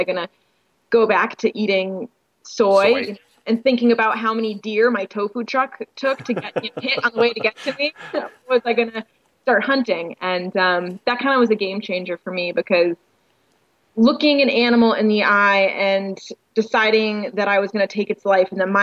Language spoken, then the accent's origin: English; New England, United States; I grew up in New England